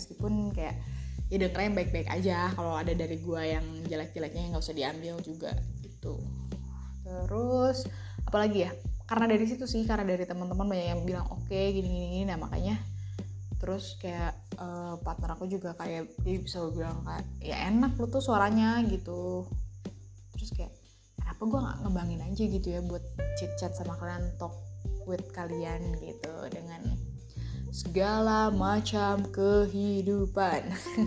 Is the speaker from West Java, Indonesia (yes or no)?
yes; Bandung, West Java, Indonesia; gue dari Bandung.